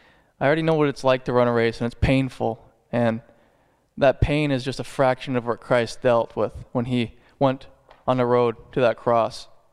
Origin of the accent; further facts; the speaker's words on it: Scio, Oregon, United States; Scio Baptist Church in Linn County, which is actually my father's and my uncle's and my aunt's town, my hometown, which I once lived here a while and I always wanted to live here.